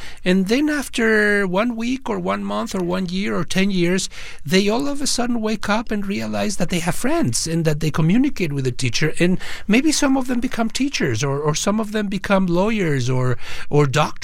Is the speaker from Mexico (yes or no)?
yes; Mexico; I grew up in Mexico in a small minority a part of a Jewish community of immigrants from Poland and Ukraine.